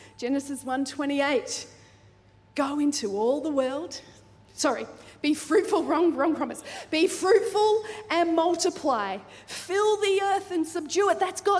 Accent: Victoria, Australia; I grew up in Victoria on a goat farm.

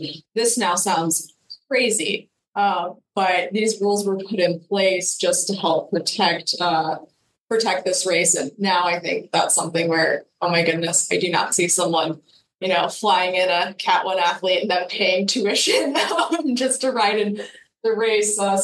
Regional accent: Bloomington, Indiana, United States; But I'm actually from Bloomington, so I remember going to these races when I was, you know, little.

